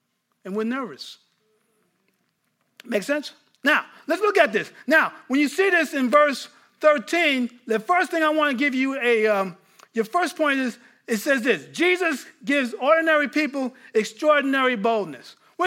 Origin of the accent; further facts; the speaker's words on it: New York, United States; Now, I couldn't even say the word in Greek because I'm from New York.